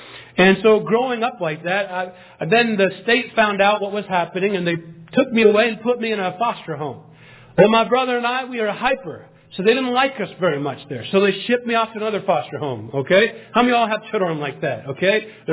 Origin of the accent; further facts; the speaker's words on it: Hailey, Idaho, United States; born there; I was born in Idaho. All right. Amen? Okay, I was born in Haley, Idaho. This is just outside of Sun Valley.